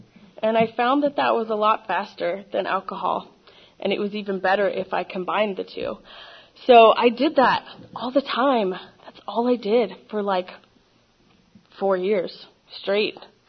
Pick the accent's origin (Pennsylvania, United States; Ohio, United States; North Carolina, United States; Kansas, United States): Pennsylvania, United States; Pittsburgh; I grew up in Pittsburgh, Pennsylvania.